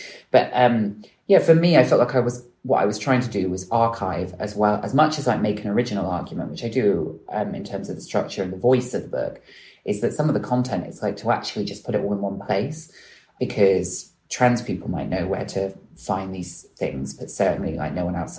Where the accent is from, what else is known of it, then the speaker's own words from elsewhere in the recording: Bristol, South West England, United Kingdom; I grew up in that city and I didn't know anything about